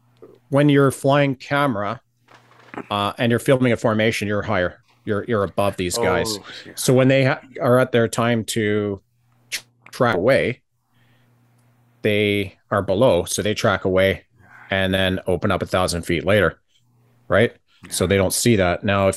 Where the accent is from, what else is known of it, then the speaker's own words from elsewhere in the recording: Canada; also born or lived in Australia / Alberta; We immigrated to Toronto when I was very young, and moved all over Canada. Mm-hmm. And the longest I ever lived in one place was Alberta when I was in the army. And we've just moved out about a year and a half out here in BC now.